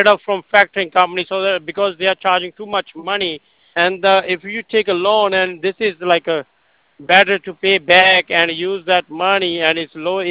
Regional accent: India; English is a second language; now in United States; in my home country, in India. In India.

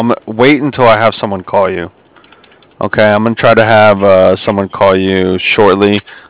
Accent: Cardiff, Wales, United Kingdom; I'm from Cardiff.

